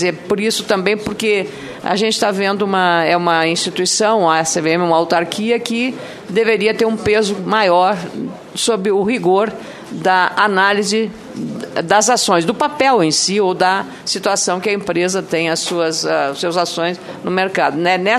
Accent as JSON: {"language": "Portuguese", "region": "Rio Grande do Sul", "country": "Brazil", "said": "Sou de um estado do Rio Grande do Sul que tem uma grande força nessas empresas."}